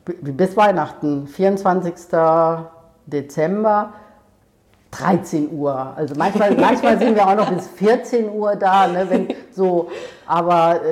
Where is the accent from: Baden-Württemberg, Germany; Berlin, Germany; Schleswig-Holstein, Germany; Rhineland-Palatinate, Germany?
Rhineland-Palatinate, Germany; Ludwigshafen; also ich komme ja aus der Pfalz, aus Ludwigshafen.